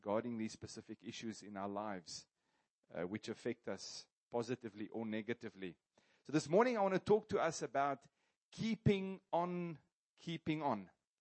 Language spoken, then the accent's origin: English; Kroonstad, Free State, South Africa; I grew up in Kroonstad.